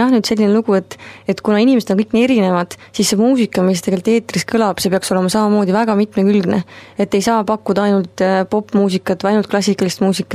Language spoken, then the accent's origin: Estonian; Pärnu, Pärnu County, Estonia; now in Tallinn, Estonia; Ma olen tegelikult pärit nüüd Pärnust, aga õppisin nüüd pedagoogika ülikoolis 4 aastat.